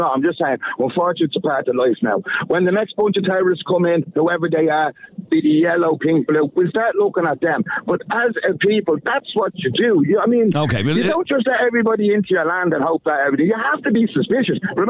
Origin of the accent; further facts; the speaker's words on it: Ireland; Weren't we like that as Irish people when an explosion went off in England, and we were all praying that it wasn't the IRA because we were Irish.